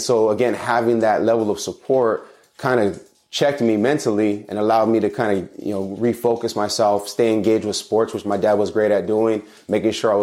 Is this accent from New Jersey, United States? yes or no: no; Pomona, California, United States; Yeah, so born and raised in Pomona, California, which is, you know, not far from here, and grew up in a pretty warm household, supportive household, I would say.